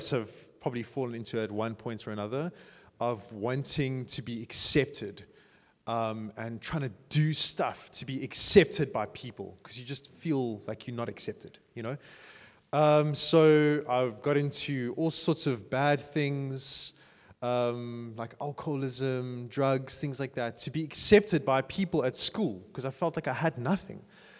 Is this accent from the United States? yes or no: no; Phalaborwa, Limpopo, South Africa; also born or lived in Cape Town; I grew up in Zanin and Palabora, like Northern Province, for the beginning part of my life, before high school.